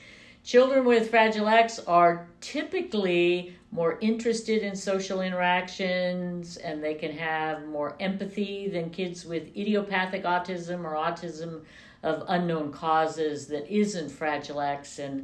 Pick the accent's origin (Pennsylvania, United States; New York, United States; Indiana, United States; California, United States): California, United States; Berkeley; also born or lived in Colorado, United States; now in Sacramento, United States; But I was in Colorado for 20 years until 2000, and then I came to California. But I was born and raised in Berkeley, so...